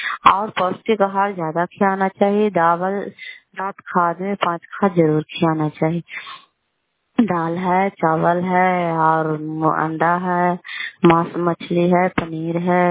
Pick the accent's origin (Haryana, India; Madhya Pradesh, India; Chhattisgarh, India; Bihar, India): Bihar, India; Kalyanpur; घर कल्याणपुर वाली बिलसी पंचायत प्रखंड चंडी जिला ललंदा का निवासी हूँ।